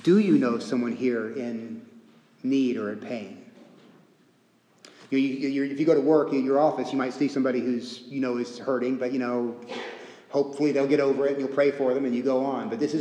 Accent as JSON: {"language": "English", "region": "Texas", "country": "United States", "said": "because I'm from Texas and I'm a man"}